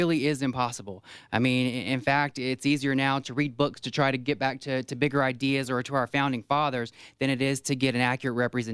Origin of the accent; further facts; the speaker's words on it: the South, United States; And I grew up in the South, too, where you see that entire towns have just disappeared.